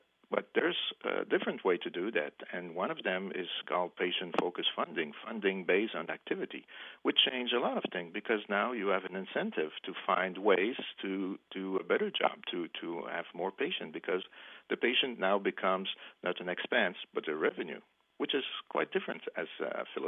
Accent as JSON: {"language": "English", "region": "Quebec", "country": "Canada", "said": "not because I'm from Quebec"}